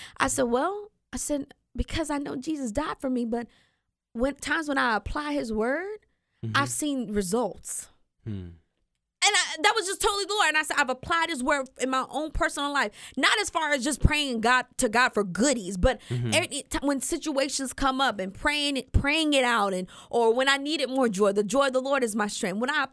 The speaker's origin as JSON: {"language": "English", "region": "Mississippi", "country": "United States", "said": "You know, I came from Mississippi, decently, you know, small town, and everyone I knew were Christians."}